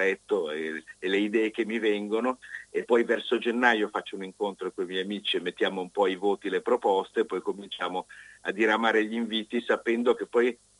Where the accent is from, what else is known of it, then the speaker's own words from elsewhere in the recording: Genoa, Liguria, Italy; born there; io sono nato a Genova, ma la famiglia di mia mamma è di lì, nell'Ottocento emigrarono da Zelbio per Genova e io ci passo le vacanze fin da bambino